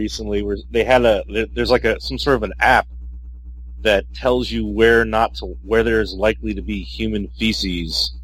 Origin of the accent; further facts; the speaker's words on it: New York, United States; Yes. I grew up on Long Island.